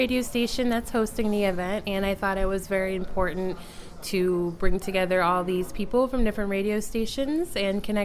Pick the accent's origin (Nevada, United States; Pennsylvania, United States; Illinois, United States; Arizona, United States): Arizona, United States; Scottsdale; I am from Scottsdale, Arizona, but I'm with WCAA in Albany, New York.